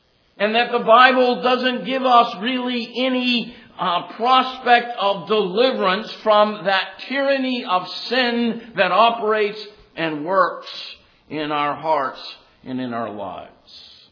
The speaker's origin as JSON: {"language": "English", "region": "North Carolina", "country": "United States", "tie": "born there", "said": "I have to confess to them that I'm a northerner because I was born in North Carolina. But for you here in Virginia, I'm a true southerner. I was born south of here."}